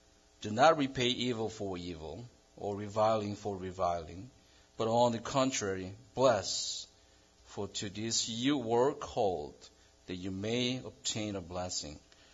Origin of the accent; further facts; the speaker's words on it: South Korea; For your information, I was born and raised in South Korea, not North.